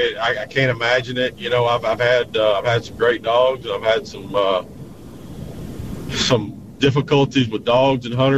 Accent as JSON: {"language": "English", "region": "Texas", "country": "United States", "tie": "born or raised there", "said": "if you want to see alligators, you go to where we grew up in Chambers County"}